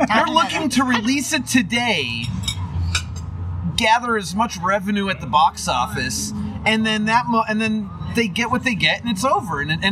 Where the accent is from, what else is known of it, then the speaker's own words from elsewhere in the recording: Chicago, Illinois, United States; But now, growing up in Chicago, when. Yeah, I mean, going to the Chicago Stadium.